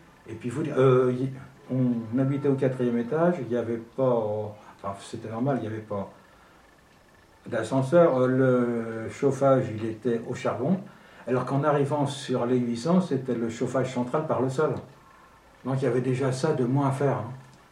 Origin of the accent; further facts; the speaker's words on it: Aubervilliers, Île-de-France, France; Je suis né natif d'Aubervilliers, du côté de ma mère. Ils sont à Aubervilliers depuis au moins le Moyen-Âge.